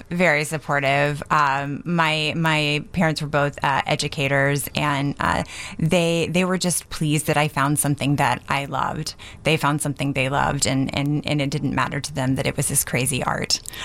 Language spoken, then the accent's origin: English; Texas, United States; now in Chicago, United States; I did. I'm from the swamps of East Texas, so I'm from the Louisiana side.